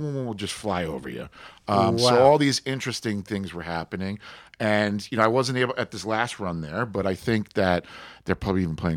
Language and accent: English; Long Island, New York, United States; I'm a Mets guy. I grew up on Long Island.